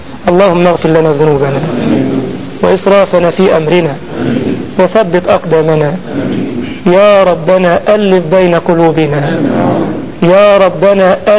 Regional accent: Egypt; عندنا في مصر لما دخلنا القوات المسلحة الجيش

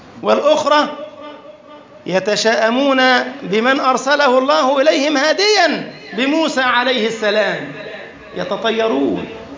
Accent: Egypt; وقف في بلدنا مصر وقال كما يحكي القرآن

